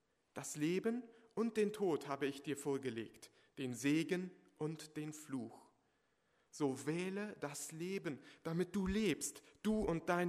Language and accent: German; Chaco, Paraguay; now in Germany; Im paraguayischen Chaco, wo ich herkomme, gibt es keine Quelle.